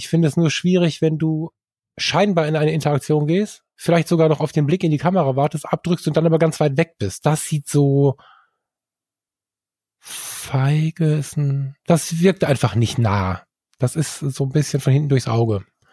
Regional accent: North Rhine-Westphalia, Germany; ich bin halt im Ruhrgebiet aufgewachsen, ich habe halt so ein großes Mundwerk

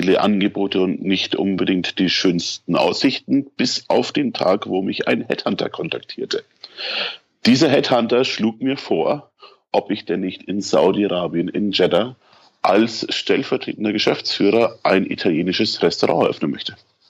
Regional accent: Nuremberg, Bavaria, Germany; ich komme gebürtig aus Nürnberg und bin seit meinem 17. Lebensjahr eigentlich auf Achse in der Hotellerie und Gastronomie

